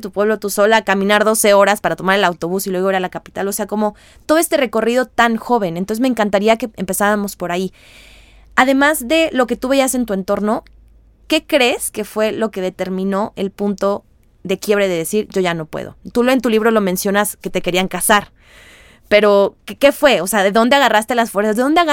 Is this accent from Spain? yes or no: no; Culiacán, Sinaloa, Mexico; nosotros somos de Culiacán, del norte, e íbamos un viaje para allá.